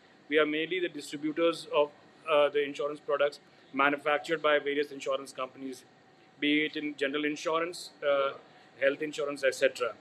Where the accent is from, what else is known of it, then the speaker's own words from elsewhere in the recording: Bihar, India; I come from Bihar, I went back to Patna and joined my brother's